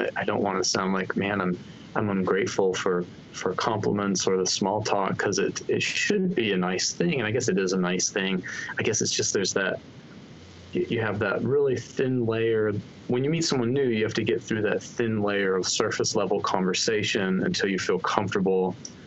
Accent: Utah, United States; to the West Coast, where I grew up in Utah.

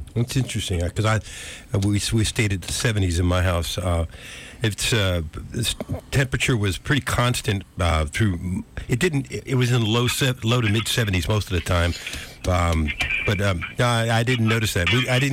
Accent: Cleveland, Ohio, United States; Hearing the wind outside of my house reminded me of growing up in Cleveland with those big winter storms.

